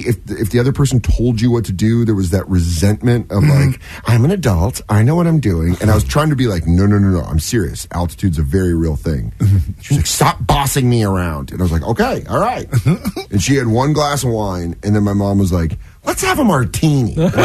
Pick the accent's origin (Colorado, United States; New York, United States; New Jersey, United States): Colorado, United States; Aurora; Denver, Aurora, Colorado.